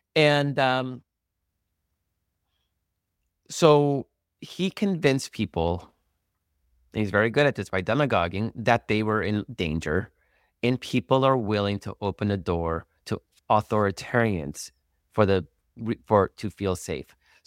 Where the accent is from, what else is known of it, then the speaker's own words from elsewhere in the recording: El Salvador; about my home country, El Salvador. So I'm Salvadoran.